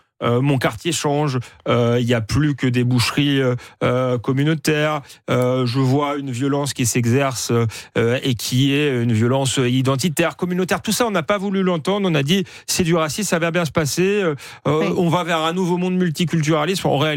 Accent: Épinay-sur-Seine, Île-de-France, France; also born or lived in Saint-Denis; J'ai grandi à Épinay-sur-Seine et à Saint-Denis, et j'ai vu le paysage se transformer.

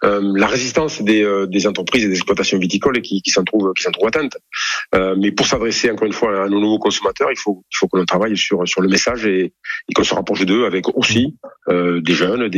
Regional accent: Bordeaux, Nouvelle-Aquitaine, France; Je suis bordelais, donc je passerai.

